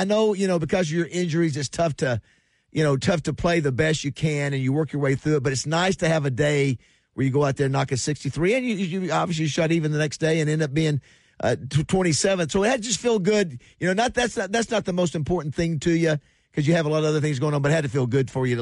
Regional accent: Panama City, Florida, United States; just because it's my hometown, he'll end up headed down to Panama City here in a few days

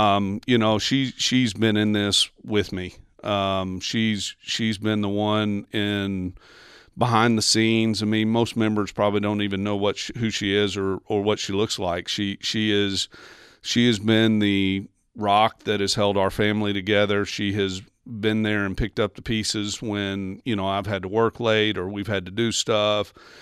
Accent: Little Rock, Arkansas, United States; I grew up in Southwest Little Rock, and Pleasant Valley wasn't a place that I got the opportunity to play very much.

